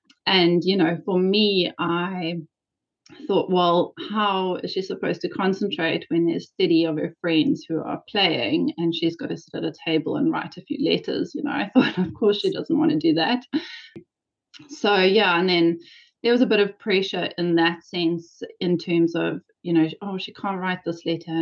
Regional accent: South Africa; now in New Zealand; we're a family of four living in New Zealand. We are originally from South Africa

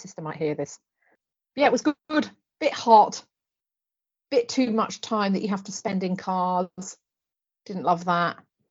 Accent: United Kingdom; I'm not from here, I'm from the UK.

